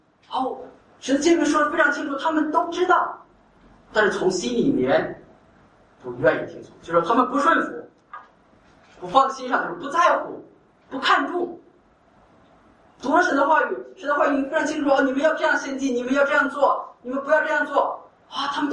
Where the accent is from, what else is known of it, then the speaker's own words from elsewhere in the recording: Singapore; 我们作为新加坡人是吧